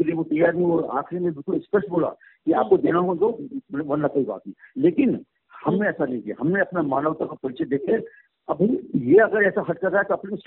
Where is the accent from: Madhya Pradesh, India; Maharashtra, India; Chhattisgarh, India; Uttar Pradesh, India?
Madhya Pradesh, India; Sehore; मेरा बचपन जो है वो सीहोर में बीता